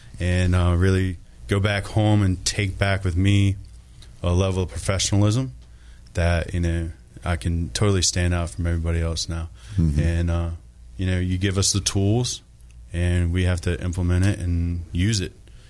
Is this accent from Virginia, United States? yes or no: yes; Richmond, Virginia, United States; I'm from Richmond, Virginia, and I have a company called CVA Homes LLC